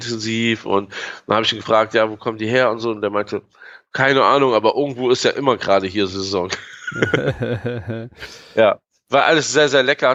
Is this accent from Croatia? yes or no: yes; Croatia; Als Kroate muss man sowas haben, ne?